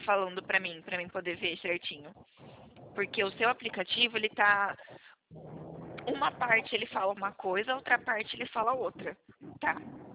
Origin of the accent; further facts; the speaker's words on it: São Carlos, São Paulo, Brazil; Sou de São Carlos.